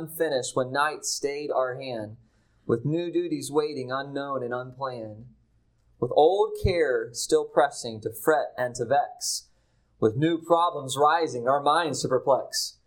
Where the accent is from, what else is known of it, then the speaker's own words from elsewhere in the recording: Virginia, United States; I come from Virginia. Please don't hold that against me.